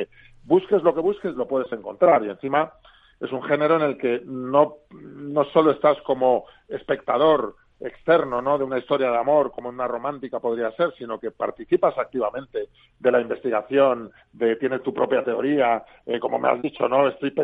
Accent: Madrid, Community of Madrid, Spain; Mis novelas normalmente, bueno, se desarrollan en Madrid, pues yo soy madrileño

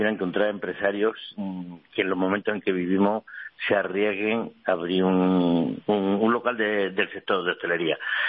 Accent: Bornos, Andalusia, Spain; yo soy de Borno, de un pueblo de la España profunda, de Cádiz.

